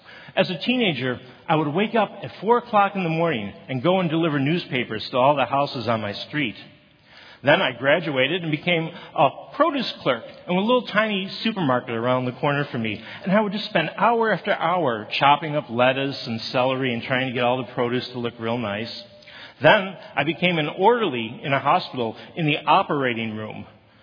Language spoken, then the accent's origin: English; Buffalo, New York, United States; I grew up in Buffalo, New York, which is famous for storms that sort of blow in off of Lake Erie.